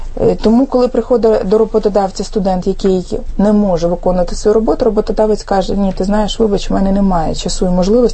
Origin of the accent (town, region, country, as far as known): Chernivtsi Oblast, Ukraine